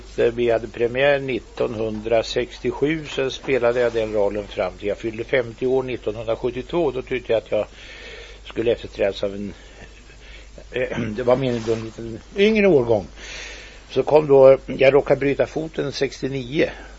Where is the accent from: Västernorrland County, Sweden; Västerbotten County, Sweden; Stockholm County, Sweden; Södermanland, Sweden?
Södermanland, Sweden; Eskilstuna; Jag kommer från Eskilstuna själv, så vi har ungefär samma dialekt.